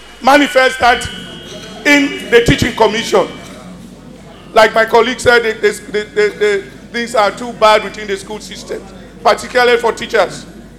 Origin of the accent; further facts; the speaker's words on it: Kailahun, Eastern Province, Sierra Leone; I'm a wise man. I'm coming from Kailau, the East.